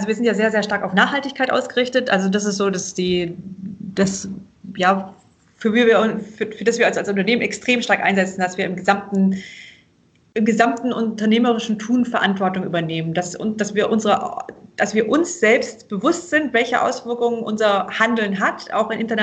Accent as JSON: {"language": "German", "town": "Obereisenbach", "region": "Baden-Württemberg", "country": "Germany", "tie": "born or raised there", "said": "wir sind hier eben aufgewachsen in Oberschwaben, meine Kinder, meine Schwestern und ich, in einem kleinen Dorf, also Obereisenbach bei Tettnang. Hier ist eher Landwirtschaft und hier ist keiner adlig."}